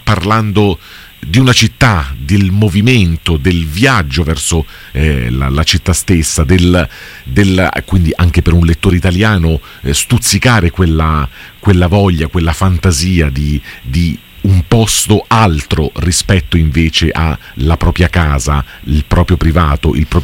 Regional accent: Rome, Lazio, Italy; noi adesso ti stiamo parlando da uno studio di Roma, noi siamo romani, e quando si parla di Roma, te lo dico da romano

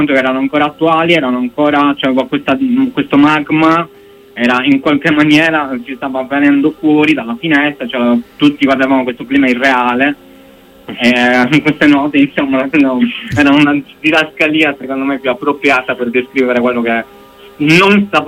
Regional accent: Sardinia, Italy; Io non sono campano, non sono cilentano, vengo dalla Sardegna. Ho iniziato appunto in Sardegna a approcciarmi appunto alla letteratura, alla poesia.

